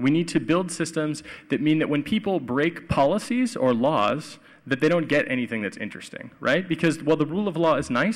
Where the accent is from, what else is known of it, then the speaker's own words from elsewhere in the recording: United States; I'm an American, and I'm disgusted with what's happening here.